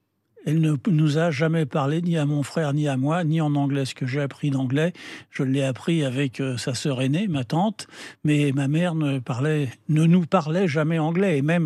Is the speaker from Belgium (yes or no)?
no; Paris, Île-de-France, France; on est bien sûr de Paris, mais on est d'abord du lieu d'où on est issu. Et moi, je suis, c'est vrai, vraiment et profondément attaché au 20e.